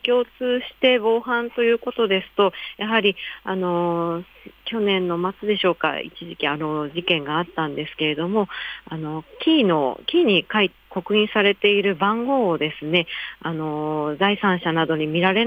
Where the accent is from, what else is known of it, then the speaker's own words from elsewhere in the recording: Chofu, Tokyo, Japan; 調布はですね、まあ、私が生まれ育ったということもあってかなり愛着はあるんですが、